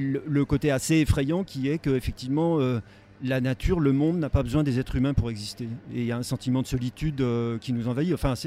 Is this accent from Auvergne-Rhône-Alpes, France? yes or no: yes; Chambéry, Auvergne-Rhône-Alpes, France; born there; Moi, je suis né à Chambéry et j'ai longtemps passé mes vacances dans les montagnes environnantes.